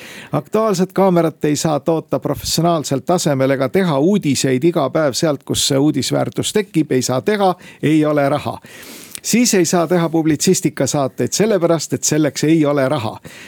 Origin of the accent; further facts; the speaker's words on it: Tartu, Tartu County, Estonia; Ka mina olen Tartust pärit.